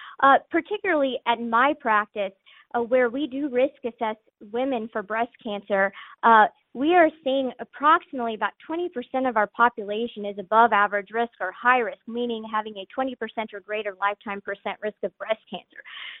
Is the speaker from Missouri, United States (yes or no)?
yes; Chillicothe, Missouri, United States; also born or lived in Boston, United States; I used to practice in Boston, Massachusetts. I came back to practice in the area in 2018. I'm originally from the area. I'm from Chillicothe, Missouri.